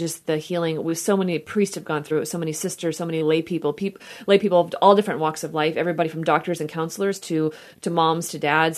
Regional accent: Texas, United States; born there; I was born in Texas. In the state of Texas, all adoptions were closed.

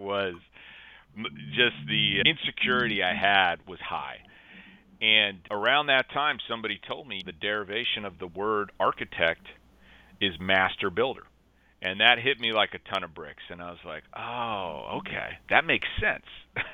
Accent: Connecticut, United States; I had really just been to where I grew up in Connecticut, United States.

